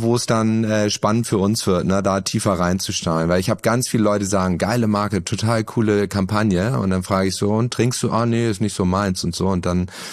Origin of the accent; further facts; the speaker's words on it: Hamburg, Germany; Ich komme aus Hamburg und da ist Holsten, Astra natürlich omnipräsent.